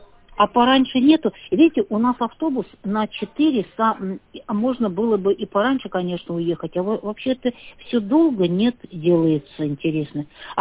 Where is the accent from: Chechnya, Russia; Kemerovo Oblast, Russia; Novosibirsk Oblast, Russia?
Kemerovo Oblast, Russia; Tisul; Я из Тисуля.